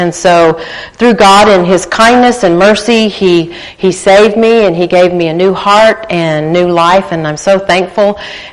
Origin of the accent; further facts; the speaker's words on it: Wisconsin, United States; born there; I was born in Wisconsin, so I love the snow. And we have not had any in Oklahoma for several years now